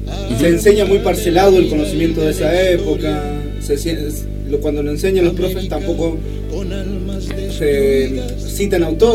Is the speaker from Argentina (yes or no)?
yes; Argentina; como argentinos, creo que es importante entender por qué la memoria